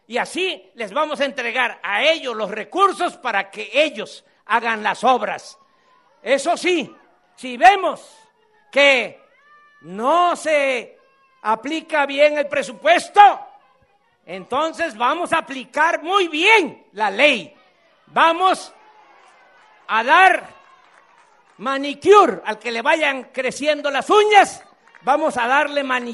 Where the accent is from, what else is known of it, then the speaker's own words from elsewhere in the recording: Veracruz, Mexico; seguir transformando a mi pueblo, al pueblo de Veracruz.